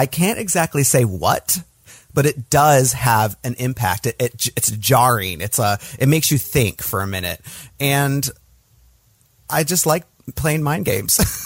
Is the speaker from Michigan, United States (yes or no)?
yes; Michigan, United States; also born or lived in California; originally I'm from Michigan, like I told you. That's where I went to high school. That's where I was born and raised, in Michigan, which is a northern Midwestern state in the country.